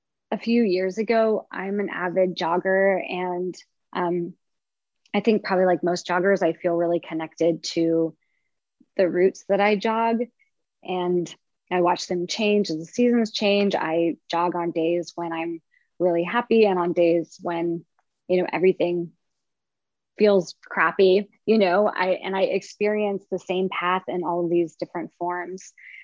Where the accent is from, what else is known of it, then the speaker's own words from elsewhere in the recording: Oak Ridge, Tennessee, United States; I grew up in Oak Ridge, which is outside of Knoxville.